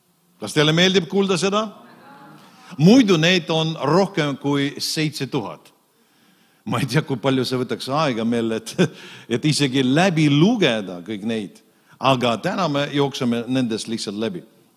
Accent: Pärnu, Pärnu County, Estonia; muidu ma olen pärnakas

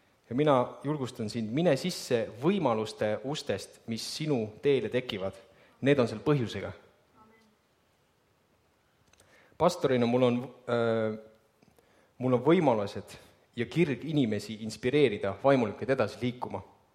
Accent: Viljandi, Viljandi County, Estonia; Mina olen Viljandist pärit

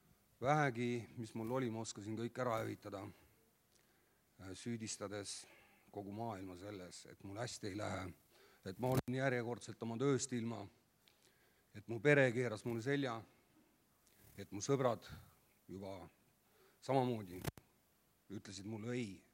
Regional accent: Pärnu, Pärnu County, Estonia; Kõigepealt ma tutvustan ennast. Ma olen pärit Pärnust. Ma olen 42-aastane. Ma olen 3 lapse isa.

